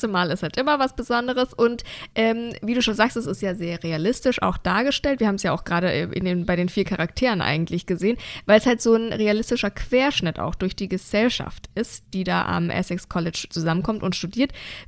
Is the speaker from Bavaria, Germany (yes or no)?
yes; Bavaria, Germany; wie man bei uns in Bayern sagt.